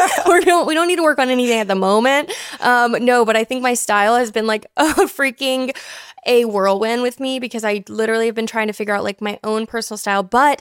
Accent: Florida, United States; Because I used to live in Florida. So I grew up in Florida.

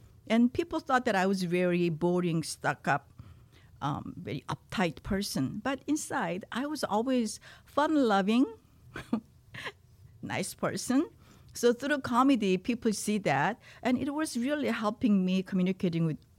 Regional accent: South Korea; English is a second language; moved away as an adult; now in United States; I came from Korea as a young woman, barely speaking English, and I achieved my dreams being a CPA and with an MBA.

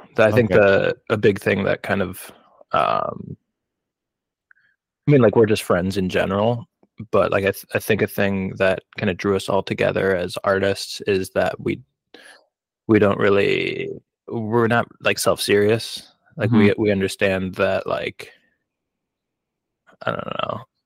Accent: Milwaukee, Wisconsin, United States; So I'm like from Milwaukee originally. So mm-hmm. I like went back to Milwaukee

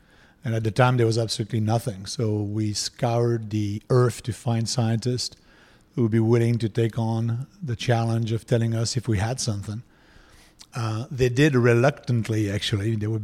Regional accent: France; moved away as an adult; now in United States; born and raised in France, went to school there, went to law school there. When I was done with law school, went to the Navy. When I was done with Navy, moved to America as a professor of law for University of Detroit Mercy School of Law.

